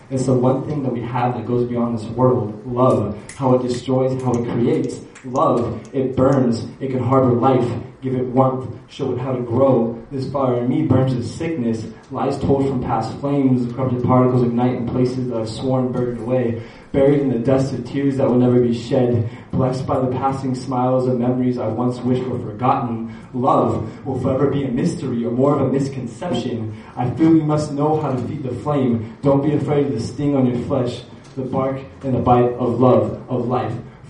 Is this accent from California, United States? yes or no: yes; Fontana, California, United States; I'm from Fontana, California.